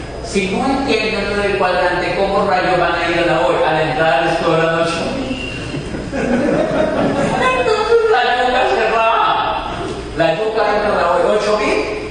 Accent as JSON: {"language": "Spanish", "country": "Colombia", "said": "Somos colombianos, no somos buenos."}